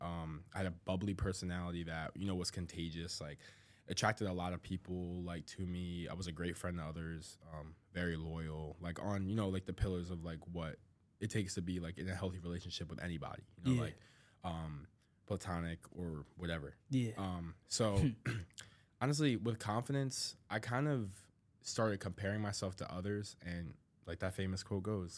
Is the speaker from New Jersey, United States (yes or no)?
yes; Mount Laurel, New Jersey, United States; I'm from Mount Laurel, New Jersey, so I'm from the East Coast.